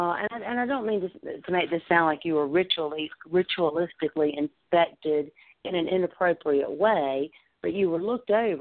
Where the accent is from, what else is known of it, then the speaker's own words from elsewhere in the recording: the South, United States; Growing up in the South, we had a pretty much a standard uniform for the summertime